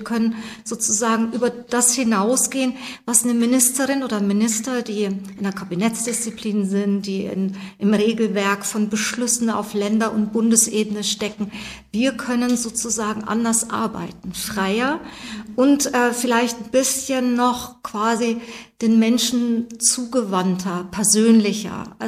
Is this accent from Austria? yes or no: no; Bavaria, Germany; moved away as an adult; now in Lower Saxony, Germany; Ich habe ja auch in gewisser Weise einen Zuwanderungshintergrund. Ich komme aus Bayern und bin dann erst in einem fortgeschrittenen Alter hier nach Niedersachsen gekommen, aus persönlichen Gründen. Und habe hier quasi nach Niedersachsen eingeheiratet